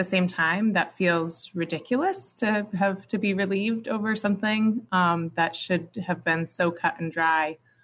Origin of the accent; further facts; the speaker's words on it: Milton, Vermont, United States; I'm from Milton, Vermont.